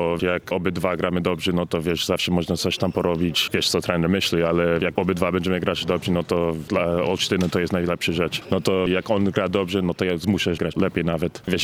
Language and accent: Polish; Canada; accent: Canadian; Ja gadam po polsku zawsze w Kanadzie do rodziców też. Wiem, że mam taki kanadyjski akcent troszeczkę.